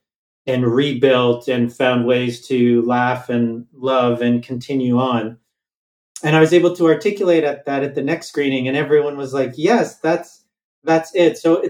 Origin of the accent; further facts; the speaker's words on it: Canada; So, you know, I'm Canadian. I live in Canada. I was born and raised here.